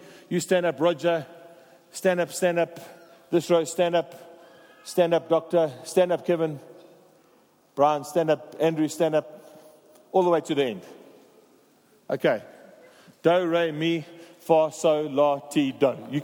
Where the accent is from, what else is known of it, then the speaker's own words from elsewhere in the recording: Durban, KwaZulu-Natal, South Africa; I'm from Durban.